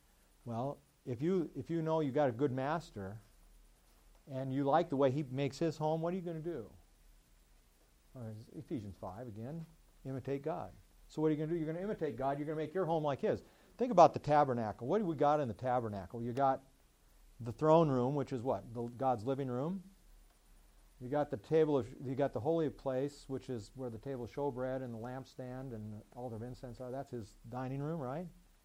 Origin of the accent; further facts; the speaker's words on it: Kansas City, United States; I come from Kansas City, and Lewis and Clark, you know, we know all about rivers and moving culture.